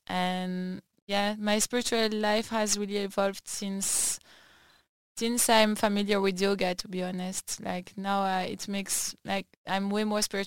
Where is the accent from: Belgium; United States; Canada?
Belgium; Brussels, Brussels-Capital Region; I was born in Belgium, in Brussels, and that's also where I grew up. I have lived my whole life in Belgium, only traveled for my studies from time to time, but beside that, that's where I come from.